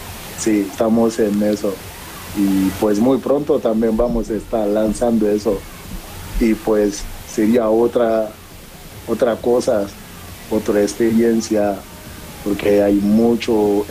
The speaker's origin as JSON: {"language": "Spanish", "country": "Mexico", "said": "Bueno, obvio, yo también soy mexicano, ¿no?"}